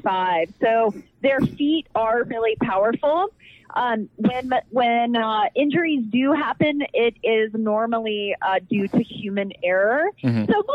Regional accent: Atlanta, Georgia, United States; I will have to say I'm from Atlanta.

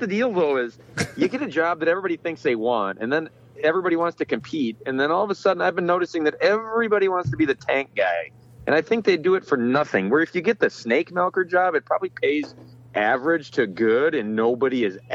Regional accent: Minnesota, United States; Minnesota. Well, I'm technically in Wisconsin, but I'm from Minnesota.

